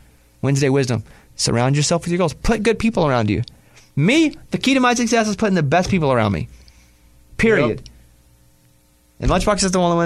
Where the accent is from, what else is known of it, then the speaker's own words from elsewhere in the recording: Arkansas, United States; And I'm from Arkansas. My grandma's from Arkansas.